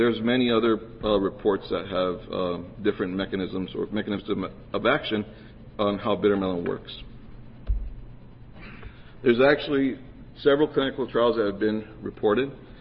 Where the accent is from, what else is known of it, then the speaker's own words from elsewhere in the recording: Texas, United States; There, where I'm specifically from Hidalgo County, 17.